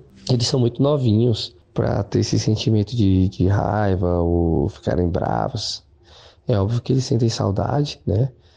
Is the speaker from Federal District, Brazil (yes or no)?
yes; Brasília, Federal District, Brazil; born there; Eu nasci aqui em Brasília, né? Moro em Sobradinho, né? A cidade satélite que fica ali 23 quilômetros, 20 quilômetros de Brasília de fato, né?